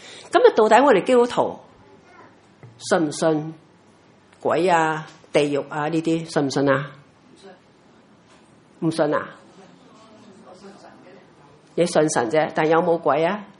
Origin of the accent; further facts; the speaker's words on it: China; 我们中国人其实很早就相信呢是有灵魂的存在的